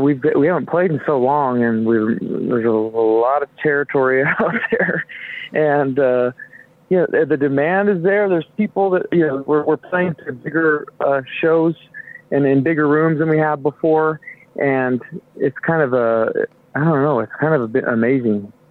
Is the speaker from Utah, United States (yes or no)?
yes; Nephi, Utah, United States; also born or lived in Henderson; I was born out in Henderson, but then my parents relocated to right in the middle of Utah in this country town called Nephi.